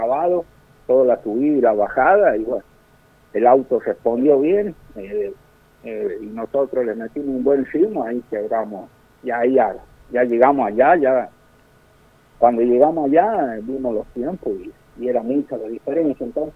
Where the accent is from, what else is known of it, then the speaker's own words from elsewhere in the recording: San Juan, Argentina; accent: San Juan; no se me fue nunca la tonada. Mi hermano, el que va al lado mío, sigue Siojano. Yo soy medio sanjuanino.